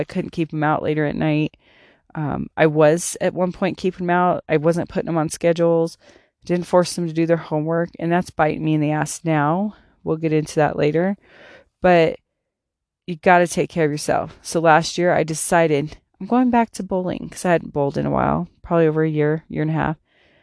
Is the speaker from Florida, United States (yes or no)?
no; Colorado, United States; Born and raised in Colorado. Never left it. The cost of living here is killing me, though.